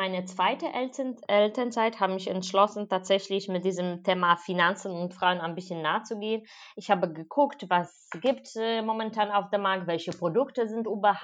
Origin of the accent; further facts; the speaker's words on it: Wrocław, Lower Silesian Voivodeship, Poland; Ja, ich bin 36 Jahre alt. Ich komme ursprünglich aus Polen. Ich bin in Breslau geboren.